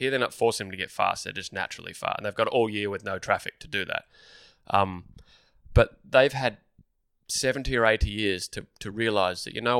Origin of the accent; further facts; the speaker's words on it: Melbourne, Victoria, Australia; Like that's growing up in Melbourne.